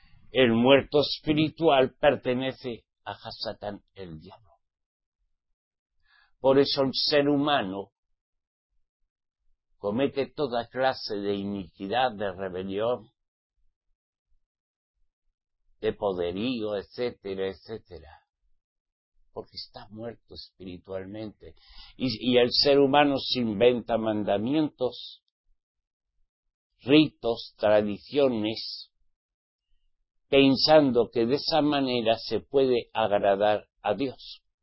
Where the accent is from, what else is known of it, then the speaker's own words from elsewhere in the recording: Spain; soy español